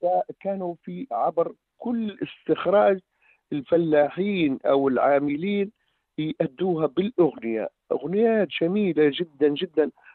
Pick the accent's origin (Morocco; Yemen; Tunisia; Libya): Libya; Hun, Jufra District; مشهورة في لندن تصدر هذه من بلدتنا من هون